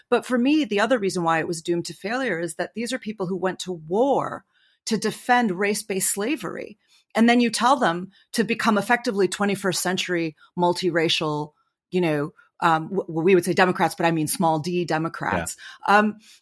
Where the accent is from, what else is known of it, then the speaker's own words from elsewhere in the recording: United States; I'm quite proud of that as an American, you know, to be like, well, good on us, you know?